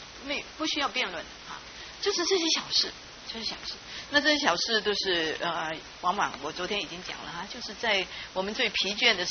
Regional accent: Fuzhou, Fujian, China; 布道家在福州啊，福州是我的家乡啊

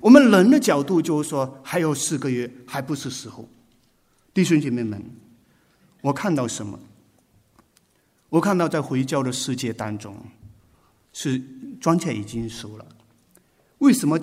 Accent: Malaysia; also born or lived in Africa; 我们是马来西亚长大，马来西亚很多回教徒，我们在非洲十几年时间都跟回教徒在一起

